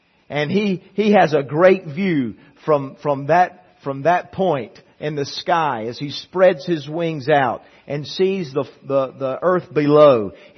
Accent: the South, United States; I mean, I grew up in the South and whatnot

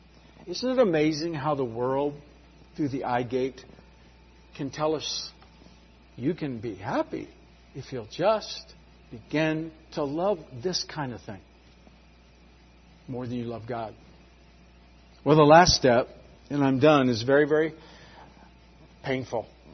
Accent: California, United States; Growing up in California, where we had the first electric cars 30 years ago

